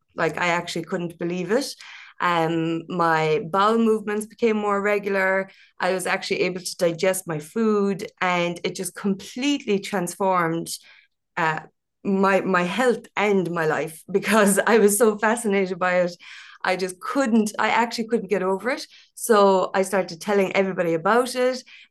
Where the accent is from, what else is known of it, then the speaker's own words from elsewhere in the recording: Castleisland, County Kerry, Ireland; I'm from Castle Island in County Kerry